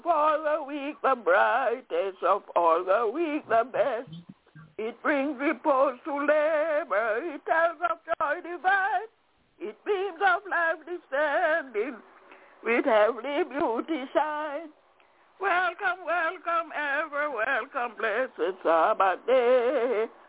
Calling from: Albany, New York, United States; I'm calling from Albany in New York.

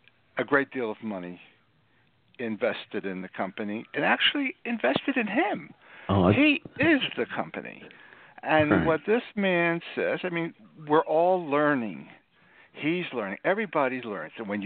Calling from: Lewes, Delaware, United States; I'm calling from Lewis, Delaware.

